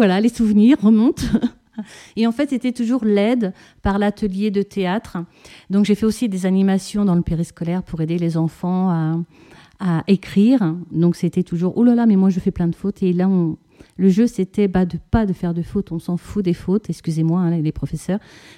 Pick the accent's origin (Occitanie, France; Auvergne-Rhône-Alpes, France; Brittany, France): Auvergne-Rhône-Alpes, France; moi, je viens du Rhône. Ma famille, du côté de ma grand-mère maternelle, est d'ici, de ma grand-mère plus exactement, depuis de nombreux siècles.